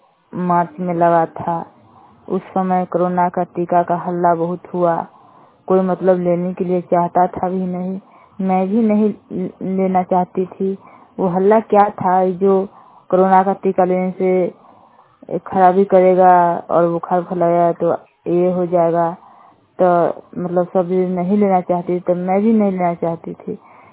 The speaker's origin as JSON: {"language": "Hindi", "town": "Bishanpur Bathua", "country": "India", "said": "और बिशनपुर बथुआ के रहने वाली हूँ। वार्ड 7"}